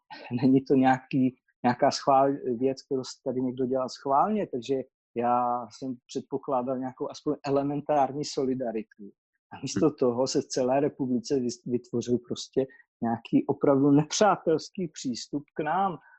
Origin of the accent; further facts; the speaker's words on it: Karviná, Moravian-Silesian Region, Czechia; neříkám to jenom proto, že jsem Karviňák